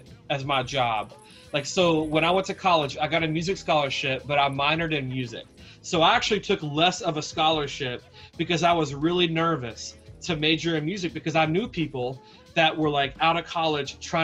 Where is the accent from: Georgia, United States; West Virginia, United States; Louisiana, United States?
West Virginia, United States; now in Detroit, United States; So I grew up in West Virginia. I'm in Detroit now, so I'm a musician.